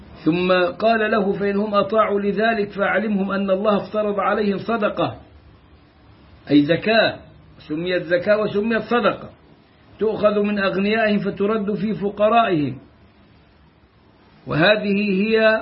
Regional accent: Egypt; عندنا في مصر في أفريقيا حيث يكثر الفقر

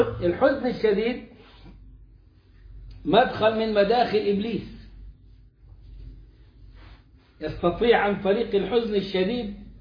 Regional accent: Egypt; عندنا في مصر

